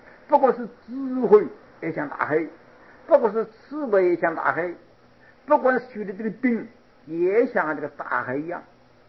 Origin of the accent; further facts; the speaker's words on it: China; 我们中国人的观念说，三山六水一分天